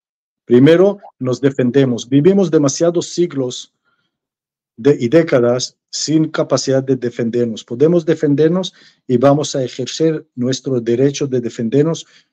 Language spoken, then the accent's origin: Spanish; Israel; 99% de mi pueblo en Israel comparten